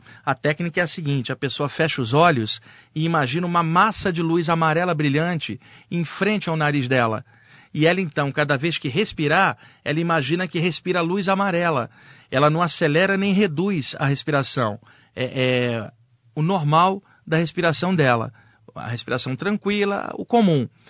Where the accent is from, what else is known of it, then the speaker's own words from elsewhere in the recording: Rio de Janeiro, Brazil; moved away as an adult; now in São Paulo, Brazil; Eu sou carioca, eu moro aqui há 20 anos